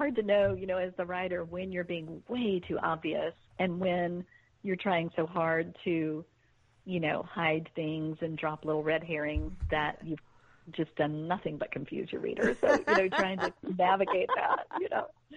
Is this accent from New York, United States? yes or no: no; Signal Mountain, Tennessee, United States; growing up in East Tennessee, I grew up on a place called Signal Mountain, which is right outside Chattanooga, Tennessee. And Signal Mountain on the front side of the mountain is very much sort of just a middle-class, lovely bedroom community of Chattanooga.